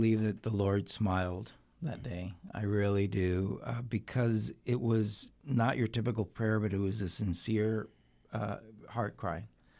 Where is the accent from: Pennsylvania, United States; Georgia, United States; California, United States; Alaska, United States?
California, United States; also born or lived in Costa Rica; as I was growing up, in California. This was late 60s. And there was a lot of changes in the air. I'm originally from Latin America, from Costa Rica. And so going to California, experiencing change